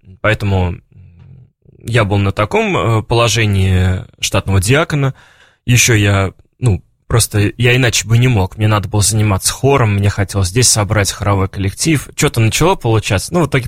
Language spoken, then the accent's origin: Russian; Orsk, Orenburg Oblast, Russia; born there; Сказали, а вы нам подходите, будете служить в Орске, где родились.